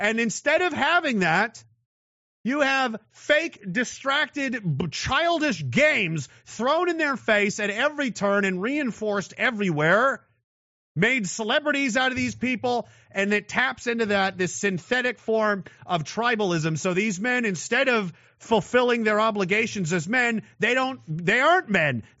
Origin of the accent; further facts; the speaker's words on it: Canada; I'm still Canadian, and they're not.